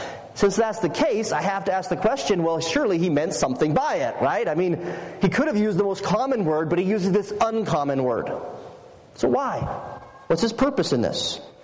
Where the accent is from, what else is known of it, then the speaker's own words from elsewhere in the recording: Salt Lake City, Utah, United States; But for most of us here, when people ask, where are you from, we just say, oh, Salt Lake.